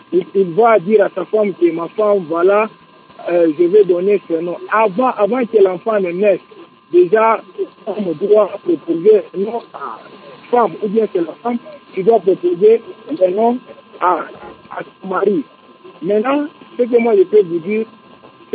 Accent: Haut-Katanga, DR Congo; je dois choisir le nom qui vient de ma province, n'est-ce pas?

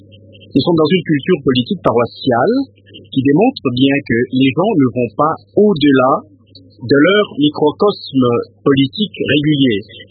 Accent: DR Congo; simplement parce que nous sommes Congolais

